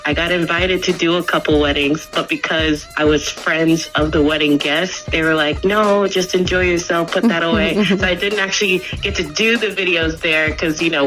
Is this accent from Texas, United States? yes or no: no; Virginia, United States; now in Atlanta, United States; I'm from Virginia, two up, two down. Big shout out to the 757.